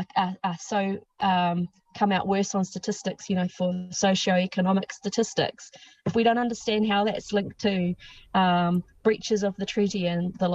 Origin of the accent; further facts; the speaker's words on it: Auckland, New Zealand; My own background is from growing up in the North Shore of Auckland. So I sort of had very, very much grew up in a Pākehā world